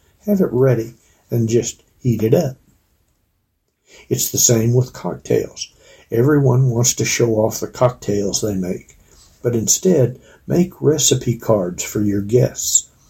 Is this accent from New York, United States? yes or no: no; Texas, United States; Growing up in Texas, we ate a lot of casseroles.